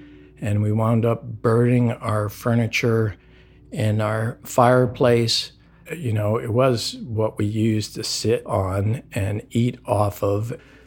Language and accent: English; United States; And then given the fact that I'm American, I have like 12 different ethnic backgrounds from places all over in the world